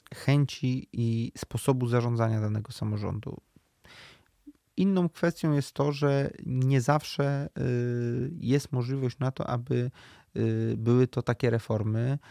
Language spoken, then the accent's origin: Polish; Koszalin, West Pomeranian Voivodeship, Poland; U mnie, w tym regionie, z którego ja pochodzę, skąd jestem posłem, dokładnie w Koszalinie